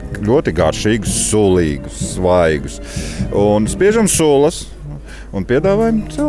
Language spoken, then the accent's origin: Latvian; Durbe, South Kurzeme Municipality, Latvia; No Liepājas kādreizējā rajona, tagadējā Durbas novada, tādāķi pagasta, zemnieku saimniecība Leizdanč.